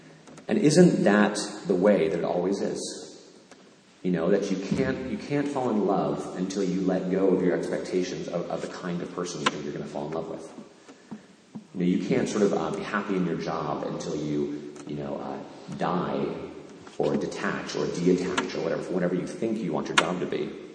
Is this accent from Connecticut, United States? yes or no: yes; Canaan, Connecticut, United States; you know, my hometown in Canaan, Connecticut